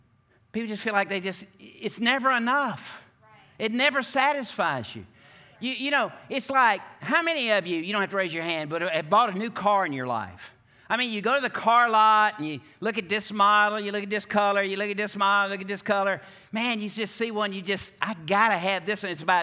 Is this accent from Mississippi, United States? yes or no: yes; Oxford, Mississippi, United States; moved away as an adult; I moved here from Mississippi. I went to Oxford, Mississippi school. I got some Ole Miss friends right back here. And I went to Ole Miss.